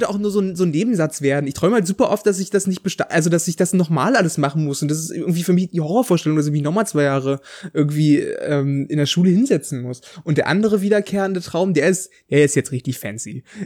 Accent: Saxony-Anhalt, Germany; lande ich in Sachsen-Anhalt, also da, wo ich aufgewachsen bin

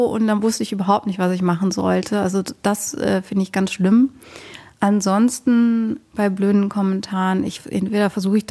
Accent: Rhineland, Germany; ich komme eigentlich auch aus dem Rheinland

